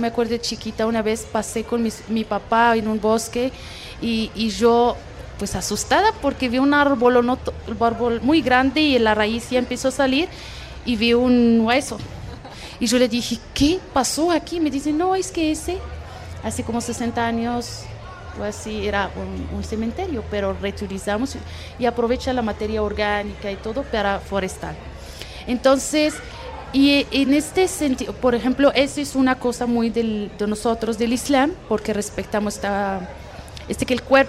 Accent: Morocco; Spanish is a second language; yo soy marroquí y Marruecos es un país musulmán.

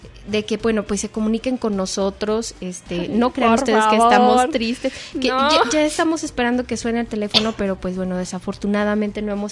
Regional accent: Zapotlán el Grande, Jalisco, Mexico; soy de Zapotlán el Grande, un pueblo que de tan grande nos lo hicieron Ciudad Guzmán hace 100 años, pero que nosotros seguimos siendo tan pueblos que todavía le decimos Zapotlán y es un valle redondo de maíz.

